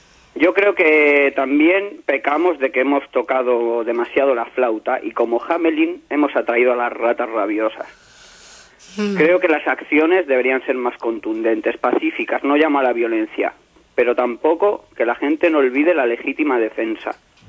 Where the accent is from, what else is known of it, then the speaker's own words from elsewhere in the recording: Barcelona, Catalonia, Spain; now in Málaga, Spain; te llamo desde Andalucía, desde Málaga. Ajá. Pero en realidad soy catalán. Vivo aquí hace un par de años, tengo 31 años y, bueno, me vine a vivir aquí, pero en realidad soy de Barcelona.